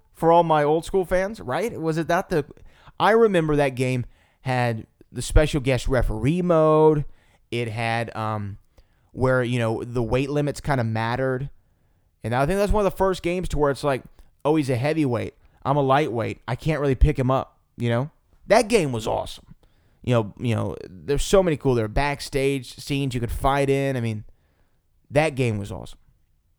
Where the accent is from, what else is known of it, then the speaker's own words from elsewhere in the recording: the South, United States; accent: Southern; there goes my southern accent